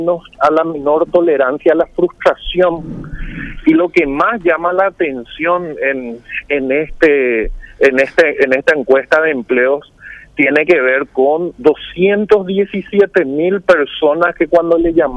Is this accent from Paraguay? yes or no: yes; Paraguay; Somos paraguayos y tenemos que salir adelante.